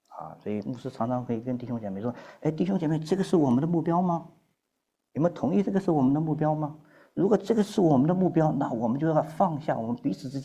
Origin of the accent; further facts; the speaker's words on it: China